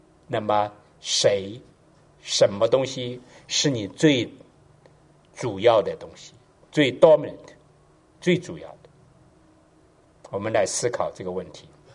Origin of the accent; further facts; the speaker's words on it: China; now in United States; 我们呢是中国人，我们来自中国，我们有中国文化的传统。